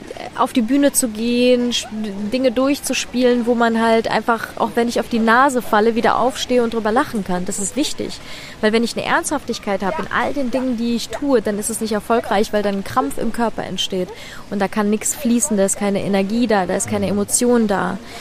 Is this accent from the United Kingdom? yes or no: no; Ukraine; now in Germany; ich komme aus der Ukraine ursprünglich